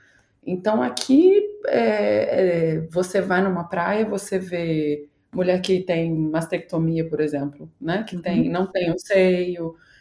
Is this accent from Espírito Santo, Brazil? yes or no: yes; Vila Velha, Espírito Santo, Brazil; Porque eu sou da praia, eu sou de Vitória, eu sou de Vila Velha, assim, na praia mesmo.